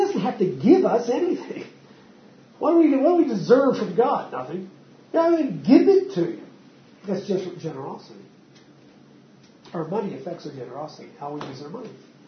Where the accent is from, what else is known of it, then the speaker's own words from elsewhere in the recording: Appalachia, United States; I grew up in Appalachia, and he was poor.